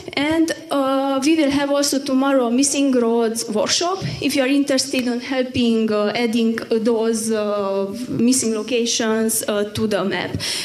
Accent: Tel Aviv, Tel Aviv District, Israel; English is a second language; I'm from Tel Aviv, Europe

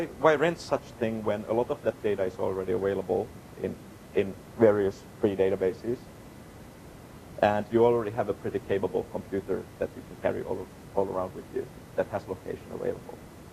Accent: Helsinki, Uusimaa, Finland; the problem is, they built them for my hometown. So I get always recommendations for Helsinki, even though I'm spending a lot of time in Istanbul

